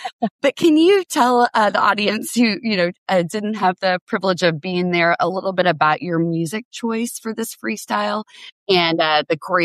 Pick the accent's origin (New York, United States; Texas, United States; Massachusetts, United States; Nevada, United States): Texas, United States; Dallas; I'm from Dallas.